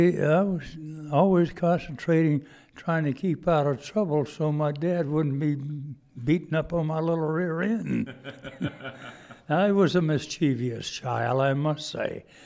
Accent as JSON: {"language": "English", "region": "South Carolina", "country": "United States", "tie": "born or raised there", "said": "Mostly, I remember I had to work my little butt off because our family was rather poor."}